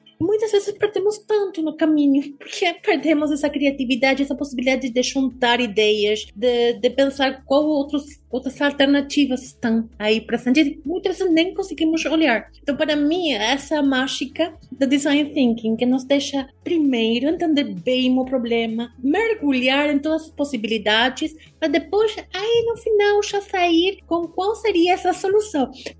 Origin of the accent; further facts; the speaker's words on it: Argentina; Portuguese is a second language; Se vocês estão ouvindo um sotaque um pouco estranho, porque sou argentina.